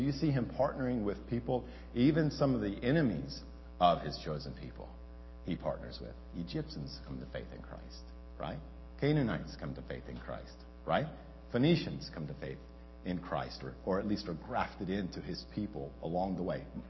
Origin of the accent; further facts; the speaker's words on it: the South, United States; now in New York, United States; I'm a redneck from the South, and my wife's a redneck from Alaska.